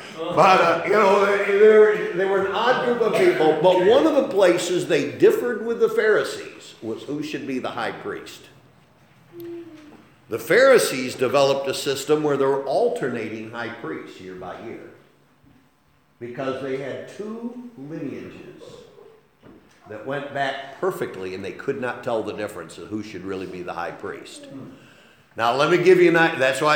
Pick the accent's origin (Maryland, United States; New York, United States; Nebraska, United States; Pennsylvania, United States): New York, United States; Machias; I'm from New York. Oh, I'm from New York, and that's all, happy and everything. And then, I go, yeah, I'm from Machias, if you remember Lime Lake.